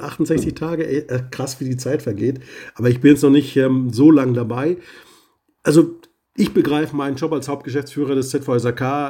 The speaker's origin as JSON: {"language": "German", "region": "Bavaria", "country": "Germany", "said": "ich bin Bayer"}